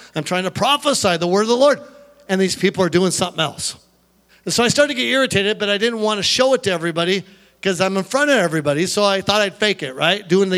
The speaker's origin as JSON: {"language": "English", "town": "Seattle", "region": "Washington", "country": "United States", "tie": "born or raised there", "lives_now": "Montana, United States", "said": "I grew up in Seattle, but I live in Montana right now."}